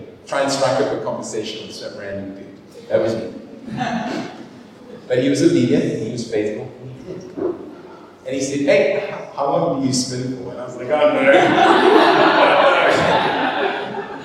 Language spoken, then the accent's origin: English; Cape Town, Western Cape, South Africa; now in Durban, South Africa; And moved to the south coast of Durban. You know, growing up in Cape Town my whole life, culture shock.